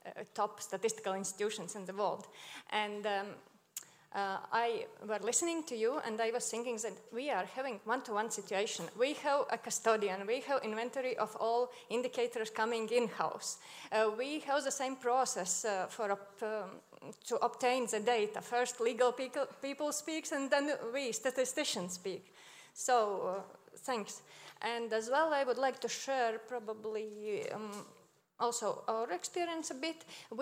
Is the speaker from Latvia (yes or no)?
yes; Latvia; English is a second language; from Latvia.